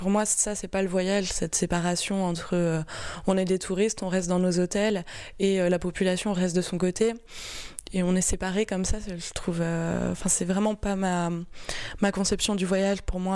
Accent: France; en tant que Français en plus, on est très très privilégié, ça permet de voyager aussi

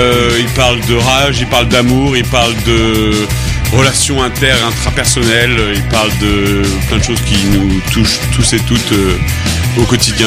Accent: Caen, Normandy, France; On est originaire de Caen et des alentours de la campagne. Et des fois un peu plus loin encore dans la campagne.

